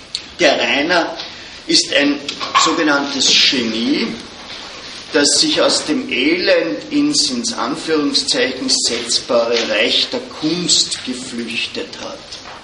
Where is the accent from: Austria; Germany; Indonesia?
Austria; mein Vater war bei der SS, ich hasse meinen Vater, ich bin ein typischer Österreicher.